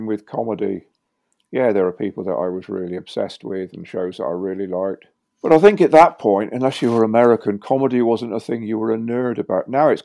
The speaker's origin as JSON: {"language": "English", "town": "Plymouth", "region": "South West England", "country": "United Kingdom", "tie": "born or raised there", "also_born_or_lived": "Sheffield"}